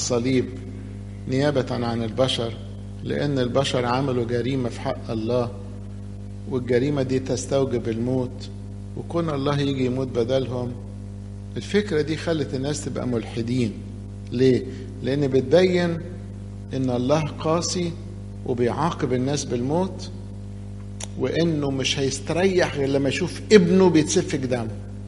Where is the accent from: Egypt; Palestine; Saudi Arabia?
Egypt; الجيل اللي فات عندنا في مصر كان في ناس حبوا يدرسوا لاهوت على اعلى مستوى